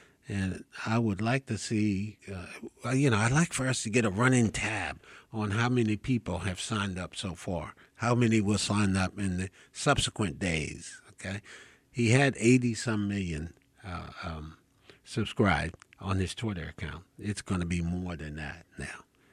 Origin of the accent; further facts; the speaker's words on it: New Jersey, United States; now in Mobile, United States; I was born here in Mobile, but the state I grew up in is New Jersey.